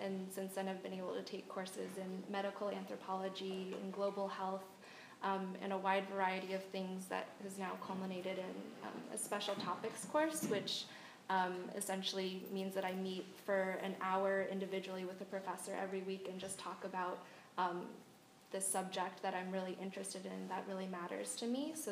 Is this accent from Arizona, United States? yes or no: yes; Arizona, United States; I'm a senior. I'm from Arizona originally.